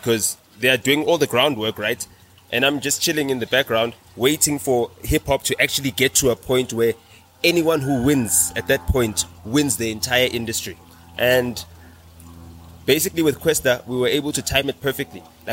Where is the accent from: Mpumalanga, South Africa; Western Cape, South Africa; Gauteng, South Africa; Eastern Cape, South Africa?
Gauteng, South Africa; Johannesburg; So when I was born in Parktown at Florence Nightingale Hospital, but we still lived